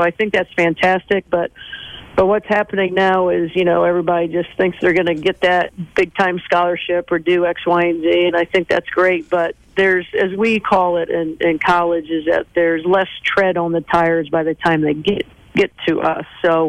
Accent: Mishawaka, Indiana, United States; But when I grew up in Mishawaka at the time, they didn't have girls' sports too much

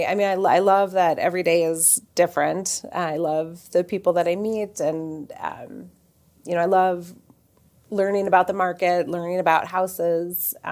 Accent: Burnsville, Minnesota, United States; Oh yeah, I grew up in Burnsville.

